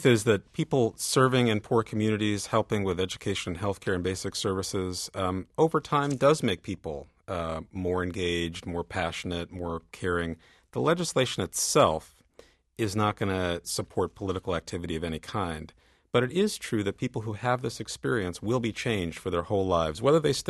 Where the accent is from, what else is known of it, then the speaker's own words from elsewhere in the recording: Bronx, New York, United States; Yeah, well, I grew up in the Bronx, not too far from Yankee Stadium. And I grew up in a neighborhood that was low income, mostly of color, African-American, Latino.